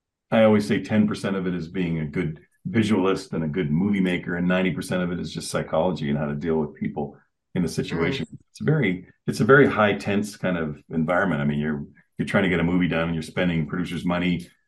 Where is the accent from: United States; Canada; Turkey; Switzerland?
Canada; No, I'm Canadian. I'm sorry. I have no temper.